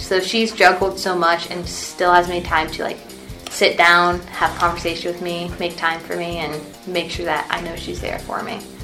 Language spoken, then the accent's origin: English; Coshocton, Ohio, United States; My mom has been like my biggest role model. I grew up in Coshocton